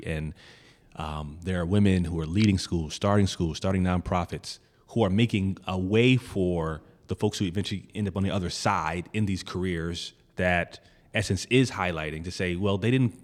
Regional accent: New Jersey, United States; I mean, I'm from Jersey in the 90s.

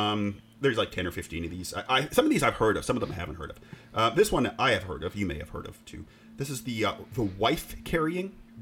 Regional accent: Canada; Oh, this is from my home country of Canada.

